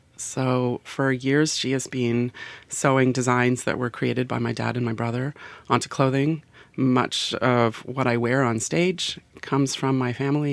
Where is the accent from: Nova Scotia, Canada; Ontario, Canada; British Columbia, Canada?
British Columbia, Canada; Out west, growing up on Vancouver Island, people often said, "Are you native? Are you Indigenous?"